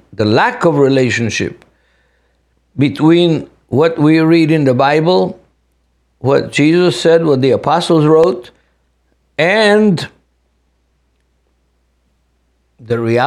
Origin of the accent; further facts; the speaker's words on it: Jerusalem, Jerusalem District, Israel; But I was raised in Israel, in Jerusalem, as a free Jew.